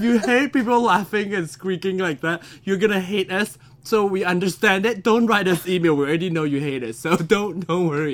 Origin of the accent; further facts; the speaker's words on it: Malaysia; moved away; I'm originally from Malaysia